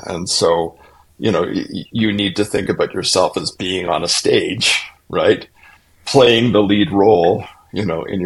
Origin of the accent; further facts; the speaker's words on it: Canada; I'm a Canadian originally, so you're gonna get a little bit of semi-Canadian humor here.